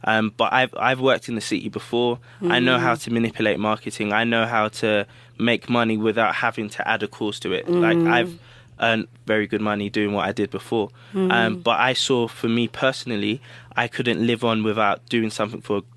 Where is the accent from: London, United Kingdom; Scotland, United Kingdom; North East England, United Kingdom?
London, United Kingdom; I'm born and bred in South London, actually. I'm of Ghanaian descent. So both of my parents are from Ghana and West Africa.